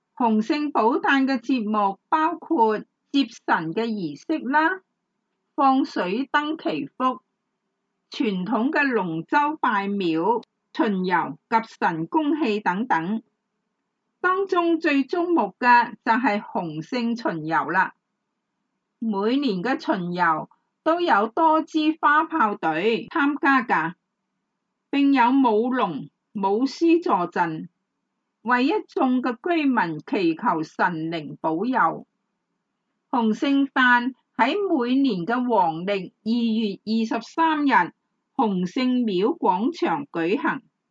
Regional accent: Hong Kong; 香港的庙宇众多，也是体现了我们香港人

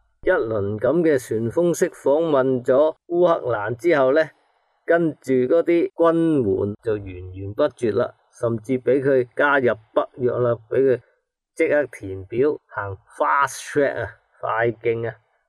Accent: Hong Kong; 我们香港人

